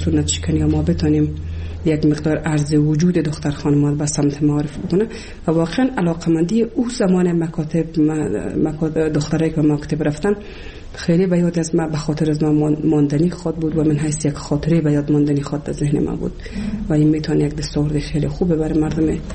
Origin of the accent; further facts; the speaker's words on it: Kabul, Afghanistan; ولسوالی شیبر ولایت بامیان هستم. در سال 1356 در یک خانواده روشن فکر من در ولایت کابل به دنیا آمدم و تحصیلات خودم در کابل و پایان رسادم تا صنف 12 را